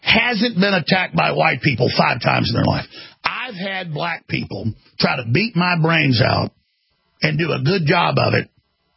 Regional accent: Dallas, Texas, United States; I grew up in Dallas. I grew up where there was a big black neighborhood in our area that was segregated, basically.

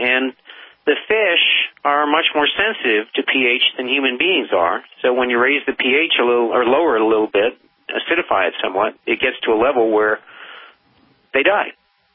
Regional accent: Burlington, Vermont, United States; When I was a kid, I grew up in Burlington, Vermont, and so the Adirondacks of upstate New York were right across Lake Champlain

